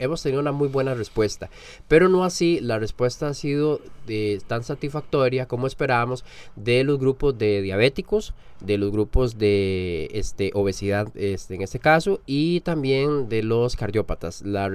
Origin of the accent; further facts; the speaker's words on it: Costa Rica; como buenos ticos, lo dejamos para el final